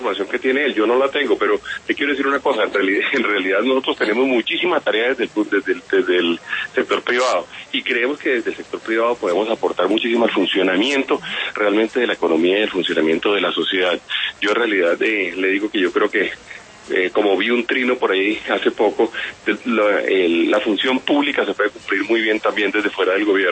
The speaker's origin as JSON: {"language": "Spanish", "country": "Colombia", "said": "con garantizar que podamos nosotros además reactivar como colombianos el programa de infraestructura."}